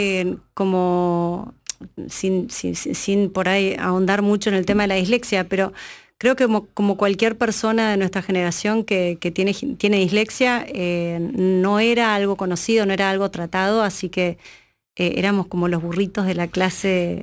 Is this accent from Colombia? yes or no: no; Buenos Aires, Argentina; born there; Nací en Buenos Aires.